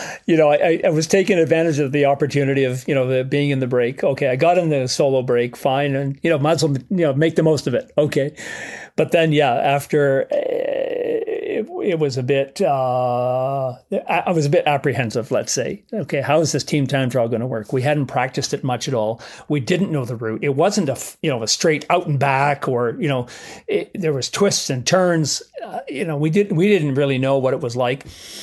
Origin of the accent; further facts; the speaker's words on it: Canada; I said, "Phil, I'm Canadian." And then he coined the phrase, "Oh, you're the first North American."